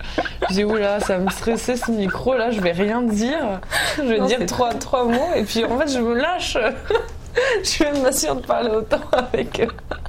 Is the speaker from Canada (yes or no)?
no; Orléans, Centre-Val de Loire, France; accent: Southern French; quand je reviens sur Orléans, on me dit que j'ai l'accent du Sud.